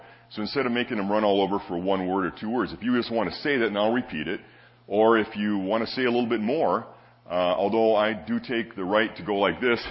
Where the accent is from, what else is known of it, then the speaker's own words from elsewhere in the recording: Detroit, Michigan, United States; We grew up in Detroit and have many wonderful blessings here.